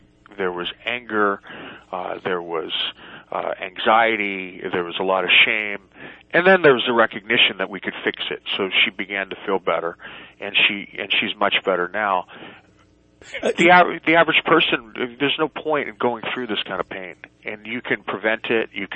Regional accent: California, United States; I grew up in Silicon Valley, and I wrote a program on sustainability back in the 80s

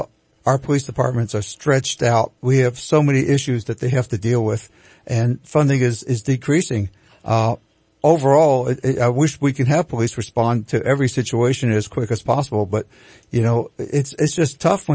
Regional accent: New York City, New York, United States; Well, I grew up in some really bad inner city areas. I was born in New York City. I lived in Bedford-Stuyvesant, one of the worst places in New York City, a really, really impoverished part of the city.

